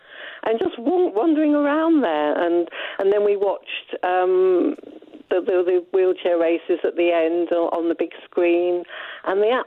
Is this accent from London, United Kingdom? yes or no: yes; London, United Kingdom; I'm born and bred in London, and I've been here a long time